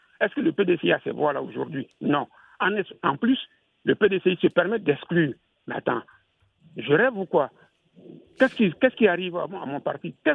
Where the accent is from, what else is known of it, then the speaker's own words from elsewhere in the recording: Côte d’Ivoire; je suis ivoirien, je suis militant du PDCI, j'appartiens à une région de Côte d'Ivoire